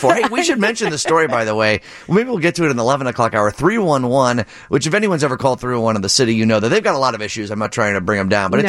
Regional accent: Downers Grove, Illinois, United States; I'm from Downers Grove.

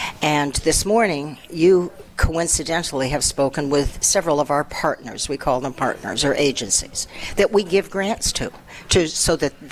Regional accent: Simsbury, Connecticut, United States; now in Granby, United States; because I came from Simsbury and we had public kindergarten

